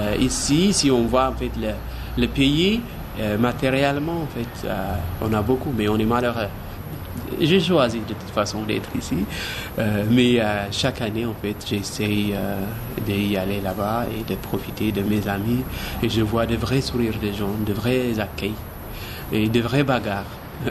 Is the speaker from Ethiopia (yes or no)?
yes; Ethiopia; moved away as an adult; now in France; je suis artiste peintre, je viens d'Éthiopie